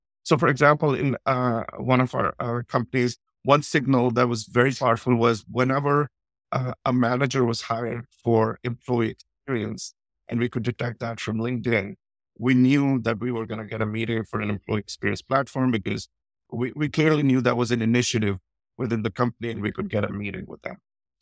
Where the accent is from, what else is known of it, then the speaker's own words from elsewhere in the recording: New Delhi, Delhi, India; moved away as an adult; now in United States; I grew up in New Delhi in India. And after having spent some time there, having completed my bachelor's, I decided to move to the States